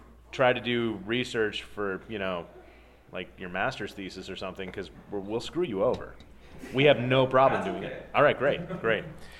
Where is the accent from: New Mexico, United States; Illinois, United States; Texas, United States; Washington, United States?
Washington, United States; Spokane; also born or lived in Idaho; I grew up in Spokane. I lived in Idaho for about 3 years, and then another 3 on a separate occasion. But no, I grew up in Spokane mostly.